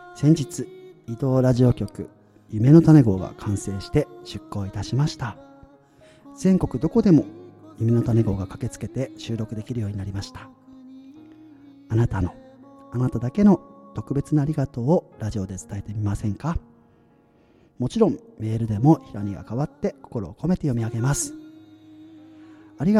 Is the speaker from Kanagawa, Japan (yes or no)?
no; Hokkaido, Japan; でも、僕も北海道で育ったんですよ。